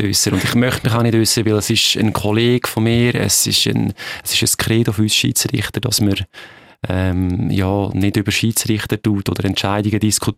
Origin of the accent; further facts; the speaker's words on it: Switzerland; da bin ich auch Schweizer und da bin ich nicht neutral.